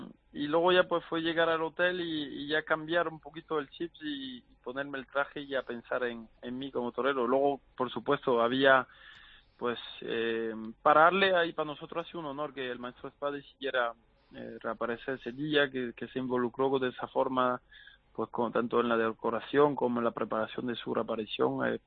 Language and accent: Spanish; Arles, Provence-Alpes-Côte d'Azur, France; Torear en mi tierra, en Arles, pues siempre lo es para mí y para todos los toreros cuando toramos ahí en casa.